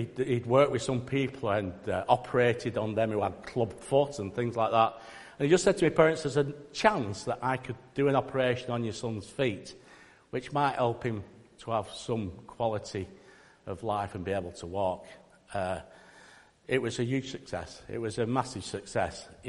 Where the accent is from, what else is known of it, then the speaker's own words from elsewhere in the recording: Oldham, North West England, United Kingdom; Now, growing up in Oldham, which is North Manchester, you can't help but get involved with sport.